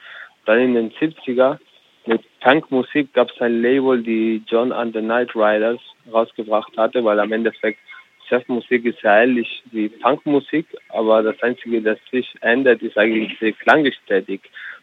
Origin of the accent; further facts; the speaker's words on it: Andalusia, Spain; Und ich komme aus Spanien, komme nicht aus Amerika